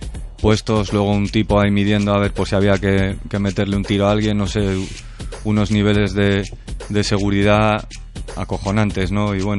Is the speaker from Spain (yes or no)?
yes; Bilbao, Basque Country, Spain; Que somos de Bilbao, chaval, que lo ha pagado Azcuna, seguro. No es que somos de Bilbao.